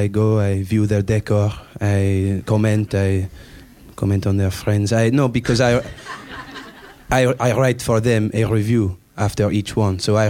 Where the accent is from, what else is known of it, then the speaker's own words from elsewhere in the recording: Roubaix, Hauts-de-France, France; Okay. It's a suburb of Lille, Roubaix.